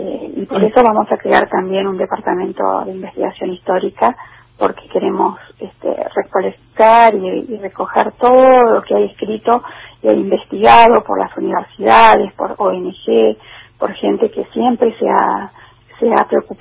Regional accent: Argentina

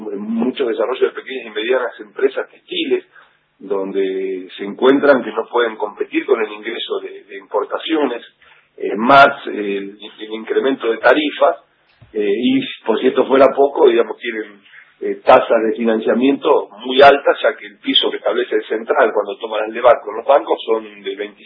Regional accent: Chivilcoy, Buenos Aires Province, Argentina; el nivel de tarifas que teníamos en el interior, bueno, yo soy de Chivilcoy, digamos

